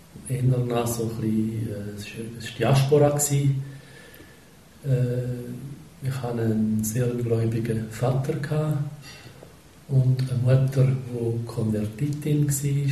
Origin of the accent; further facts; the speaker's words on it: Zurich, Switzerland; Das war so eigentlich meine Kindheit in Zürich.